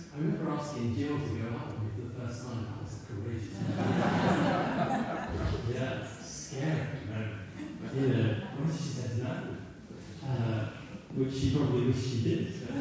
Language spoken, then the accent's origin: English; Aldershot, South East England, United Kingdom; I was thinking when I was growing up, I was born in Aldershot, and in Aldershot we had a big outdoor swimming pool.